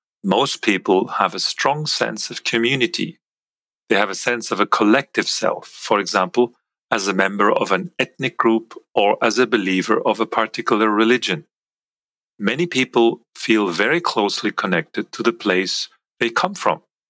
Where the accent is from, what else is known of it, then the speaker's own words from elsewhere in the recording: Switzerland; first language Swiss German; English is a second language; My mother tongue is Swiss German